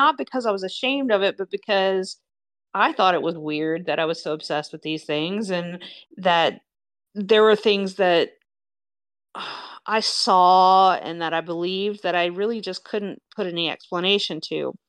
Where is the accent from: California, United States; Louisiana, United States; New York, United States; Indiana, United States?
Louisiana, United States; I definitely still identify as a Cajun person. It was what my childhood was. I was steeped in it.